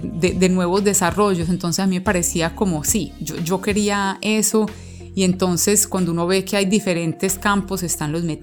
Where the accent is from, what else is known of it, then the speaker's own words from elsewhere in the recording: Medellín, Antioquia, Colombia; moved away as an adult; now in Luxembourg; soy egresada de Ingeniería de Materiales de la Universidad de Antioquia y hoy les quiero compartir un poco de mi experiencia profesional y de vida. Para empezar, les cuento que yo soy de Medellín, pero llevo 15 años viviendo en Europa, de los cuales 10 en Luxemburgo